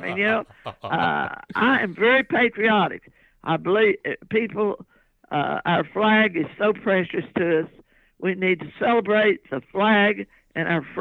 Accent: United States; Being an American, the greatest place on earth.

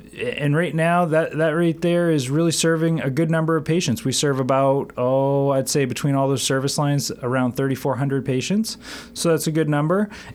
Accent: Lincoln, Maine, United States; So I'm originally from Lincoln, Maine, and prior to coming down here, I was working up at Katahdin Valley Health Center

